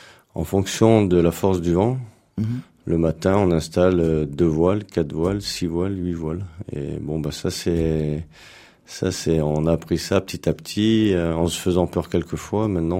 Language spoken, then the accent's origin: French; Lyon, Auvergne-Rhône-Alpes, France; Mais moi, je suis né à Lyon, j'ai fait mes études sur la région lyonnaise.